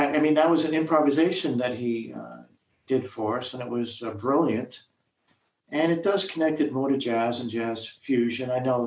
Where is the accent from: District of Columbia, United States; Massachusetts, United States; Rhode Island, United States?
Massachusetts, United States; Boston; from Boston.